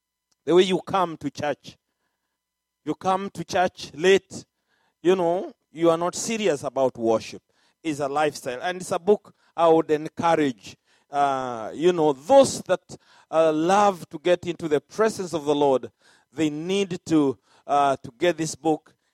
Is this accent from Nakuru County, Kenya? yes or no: yes; Nakuru, Nakuru County, Kenya; And both of us, we come from Nakuru.